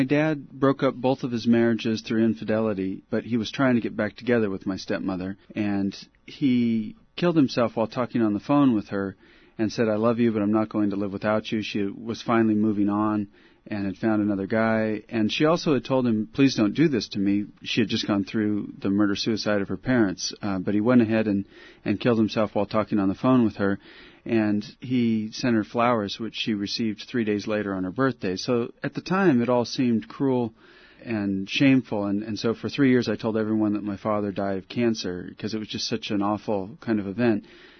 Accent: Ketchikan, Alaska, United States; also born or lived in Adak Island; now in California, United States; Yeah, I was born in Alaska on Adak Island and then grew up in Ketchikan in southeast Alaska, where it's rainforest and really beautiful.

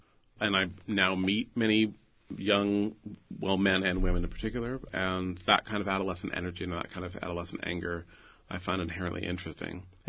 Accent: San Francisco, California, United States; I grew up in San Francisco, so I noticed Treasure Island probably the first time I could read.

